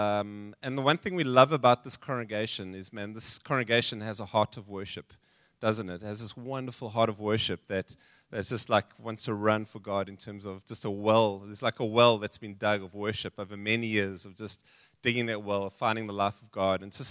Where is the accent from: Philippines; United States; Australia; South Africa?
South Africa; first language English; So I'm a Frenchman, and that's my background, but we grew up in South Africa, and so English is my mother tongue, my first language.